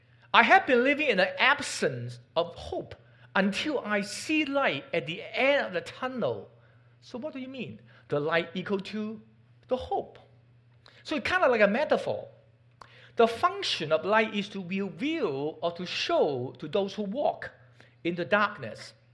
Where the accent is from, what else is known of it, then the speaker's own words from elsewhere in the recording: Hong Kong; English is a second language; now in United States; I'm came from Hong Kong, so my clock always show Hong Kong time and USA time. I don't know why. 25 years, I still kind of living sometimes remember Hong Kong.